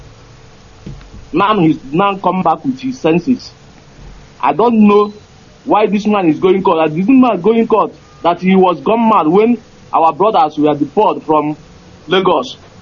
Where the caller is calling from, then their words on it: Morocco; I'm calling from Morocco, sir.